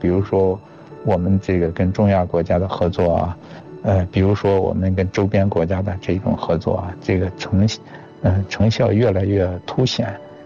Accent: China; 我们也要展现我们中国人的好客性，我们中国人的热情

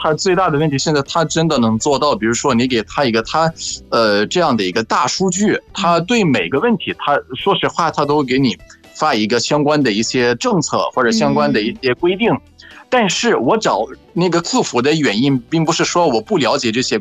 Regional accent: Egypt; Chinese is a second language; 我是来自埃及的

